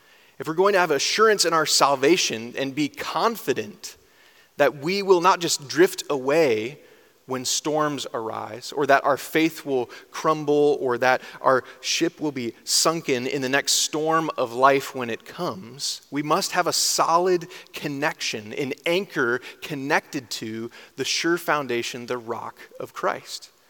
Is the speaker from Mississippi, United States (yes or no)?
no; Michigan, United States; I'm from Michigan originally. If you don't know that fact about me yet, I'm sorry I've let you down. It's usually pretty quick to come out of my mouth. I really love the state of Michigan. I'm a Michigander at heart.